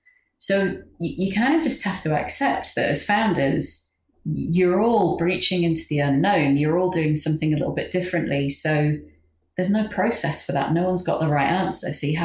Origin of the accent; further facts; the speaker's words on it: England, United Kingdom; As my accent might belie, I'm English.